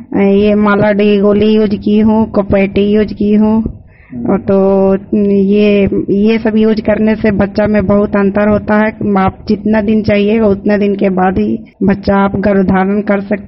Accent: Chandi Dih, India; मैं चंडी डीह की रहने वाली हूँ।

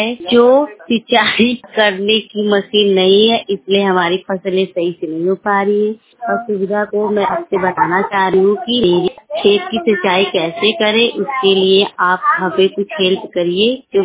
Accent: Gahpur, India; मैं गहपुर की रहने वाली हूँ।

